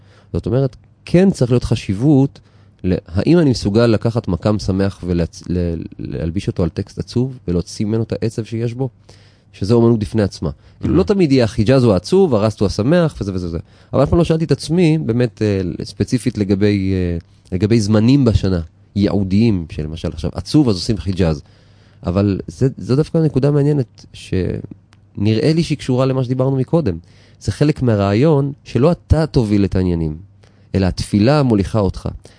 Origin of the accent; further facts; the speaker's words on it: Kiryat Ono, Tel Aviv District, Israel; אני יליד קירת אונו, רוב חיי חייתי בקירת אונו, וממש ברחוב של ההורים, ברחוב ירושלים, בקירת אונו